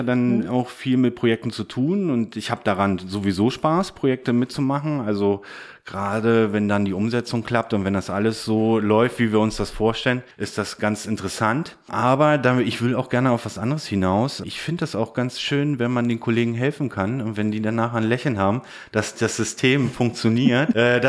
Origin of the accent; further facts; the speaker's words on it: East Germany, Germany; also ich komme ja gebürtig aus dem Osten